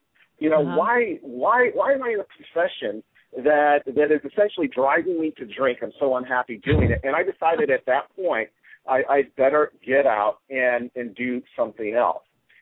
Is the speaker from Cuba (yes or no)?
no; Chicago, Illinois, United States; I'm basically a kid from the south side of Chicago. I was born in Roseland Community Hospital. On the south side of Chicago, I grew up mostly around the Chicago area